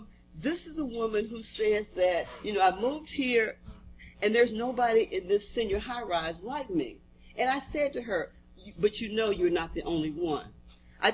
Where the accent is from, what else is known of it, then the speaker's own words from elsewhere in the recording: Mississippi, United States; As a 9-year-old growing up in Mississippi, in a very close-knit community, as a very shy, very introverted bookworm, as a child who felt always odd